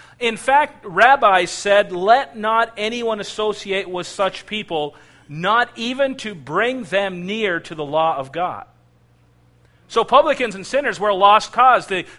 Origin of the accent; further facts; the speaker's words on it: India; I'm from India.